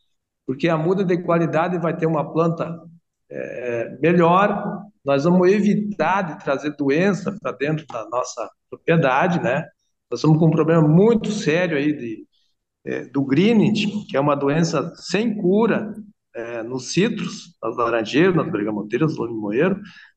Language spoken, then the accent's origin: Portuguese; Pouso Novo, Rio Grande do Sul, Brazil; Não sei se tem espumosa, na minha terra, lá no Pouso Novo, ainda tem.